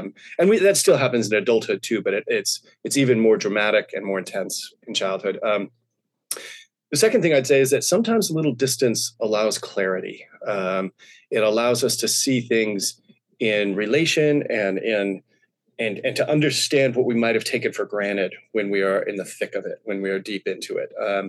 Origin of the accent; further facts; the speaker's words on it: Montana, United States; moved away; so I've moved quite a bit as an adult, but have now settled in Western Oregon. And in some ways, I grew up on the Big Drive, Eastern Montana, cactus and sagebrush and dust and big, big wide open views.